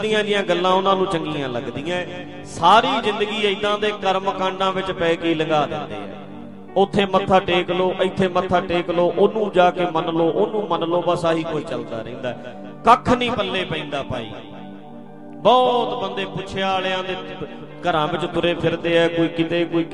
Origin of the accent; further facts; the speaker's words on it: Punjab, India; ਮੇਰਾ ਪਿੰਡ ਨਾਲ ਹੀ ਹੈ ਤੇ ਢੱਡਰੀਆਂ ਤੇ ਬਿਲਕੁਲ ਗੁਆਂਢ ਚ